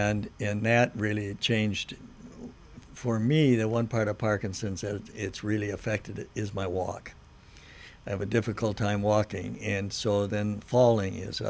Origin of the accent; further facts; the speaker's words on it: Minnesota, United States; growing up in Minnesota and only having a few months out of the year that you can be outside